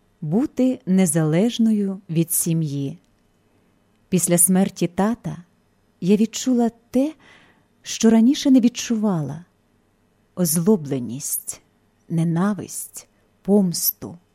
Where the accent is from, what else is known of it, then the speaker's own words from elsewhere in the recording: Lutsk, Volyn Oblast, Ukraine; born there; Народилася я у місті Луцьку